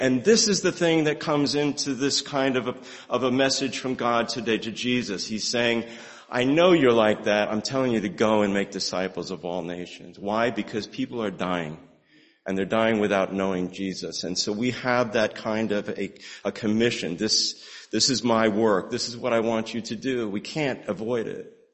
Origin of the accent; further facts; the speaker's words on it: New Jersey, United States; And I grew up in New Jersey, and I can tell you that I'm sad about it